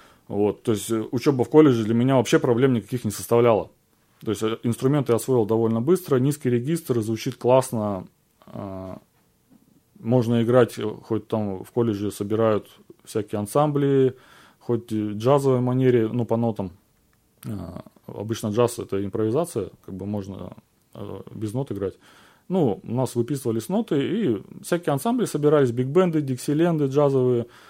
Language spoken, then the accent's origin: Russian; Ust-Kamenogorsk, East Kazakhstan Region, Kazakhstan; я из Казахстана приехал, город Усть-Каменогорск, Восточный Казахстан. Приехал в Новосибирск учиться, потом бросил, приехал обратно в Усть-Каменогорск.